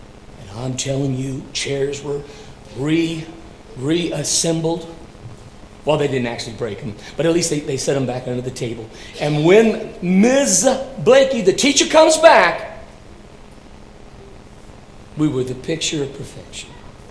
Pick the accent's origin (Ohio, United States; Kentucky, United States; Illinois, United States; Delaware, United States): Kentucky, United States; Ironically, where I grew up in Hardin County, Kentucky, that was the proper address of respect.